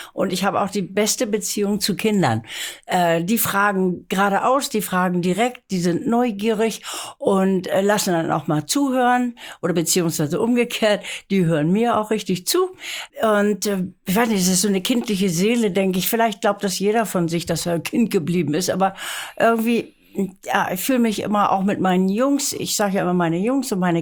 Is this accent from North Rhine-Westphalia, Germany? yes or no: no; Lübeck, Schleswig-Holstein, Germany; ich bin in Lübeck aufgewachsen